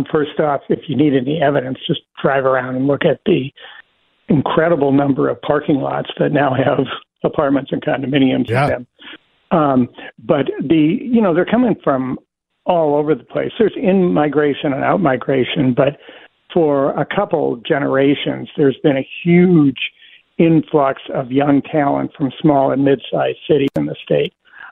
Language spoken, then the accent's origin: English; New Jersey, United States; now in Minnesota, United States; Well, I was from New Jersey, but I met this woman from Minnesota.